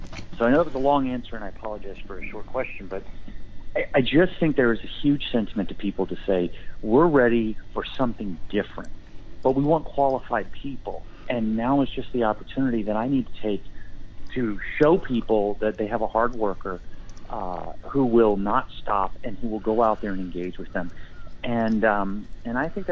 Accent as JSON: {"language": "English", "town": "El Paso", "region": "Texas", "country": "United States", "tie": "born there", "said": "and I'm from El Paso. I was born there, and I grew up in the Army everywhere, and I then went in the Marine Corps on my literal 18th birthday."}